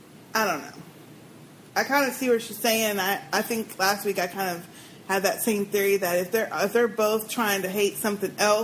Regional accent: Texas, United States; I am brown and from Texas and have had a shotgun pointed at me by a racist.

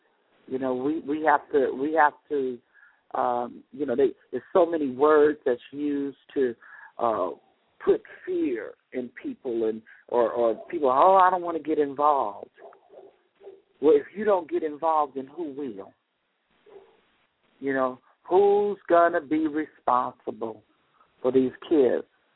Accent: Oakland, California, United States; Because growing up in Oakland, during the Panther era and all that, I didn't see poor people like that.

